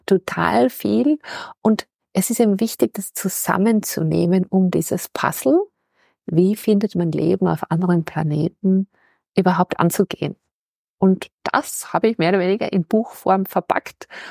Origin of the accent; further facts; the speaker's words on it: Kuchl, Salzburg, Austria; ich komme aus Kuchl, das ist ein kleiner Ort in der Nähe von Salzburg, 20 Kilometer südlich.